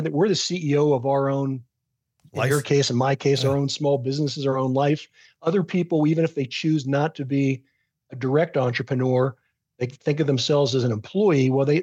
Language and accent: English; Pittsburgh, Pennsylvania, United States; I grew up in Pittsburgh in the 1960s and 70s.